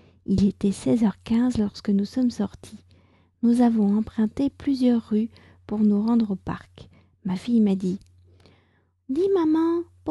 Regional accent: France; je suis française, j'habite près de Paris et je vous raconte au travers de ce podcast un petit bout de ma journée.

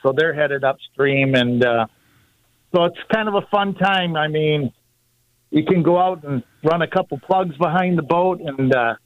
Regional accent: Saginaw, Michigan, United States; I know when I grew up in Saginaw, the river never froze because it was so polluted.

